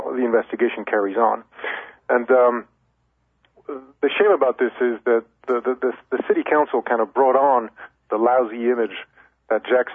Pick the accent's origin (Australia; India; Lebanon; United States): Lebanon; I was born and raised in Lebanon myself. We are the same age. I'm a Christian as well. I lived several years over there under the bombs.